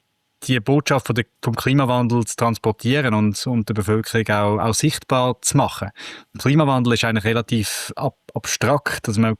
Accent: Switzerland; Und vor allem sind wir Schweizer in gewissem Maß mit dem Eis verbunden.

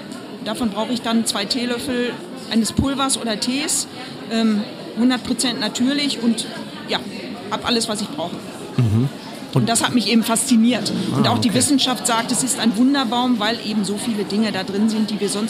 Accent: Germany; ich komme nun mal aus Europa, ich komme hier aus Deutschland

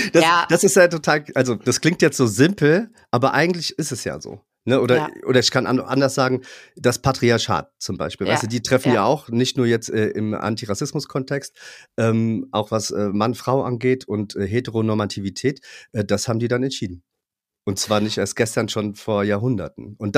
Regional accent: Wiesbaden, Hesse, Germany; ich bin 45 Jahre alt. Ich bin in Wiesbaden geboren und aufgewachsen. Ich bin, das ist vielleicht wichtig für die Zuhörerinnen, ein schwarzer Mann.

